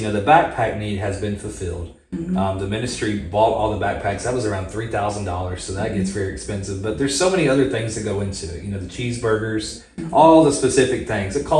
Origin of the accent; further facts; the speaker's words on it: Birmingham, Alabama, United States; Nope, I'm from Birmingham. That's where I grew up.